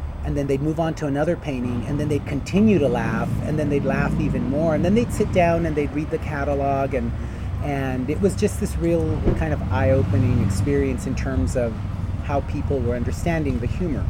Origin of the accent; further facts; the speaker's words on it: East Los Angeles, California, United States; because I grew up in East Los Angeles, and I have this whole history kind of connected to myself of having grown up as a kid